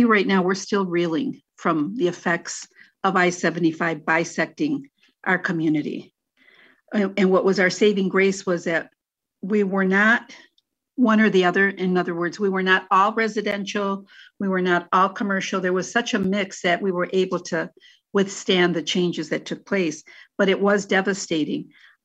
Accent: Detroit, Michigan, United States; oh my God, I'm from Delray, or my family's from Delray, right away there's a big smile. People just embrace it. And I think one of the other things that pulled us together was that we were the forgotten part of Detroit.

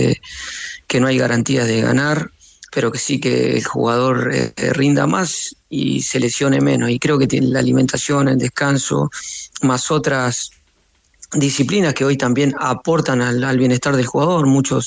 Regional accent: Entre Ríos, Argentina; Si bien yo soy de Entre Ríos y vivo a 15 minutos cruzando el puente de Salto

